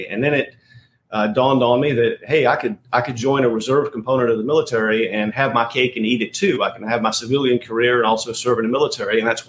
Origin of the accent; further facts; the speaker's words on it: the South, United States; I grew up in the South. I love Southern fiction.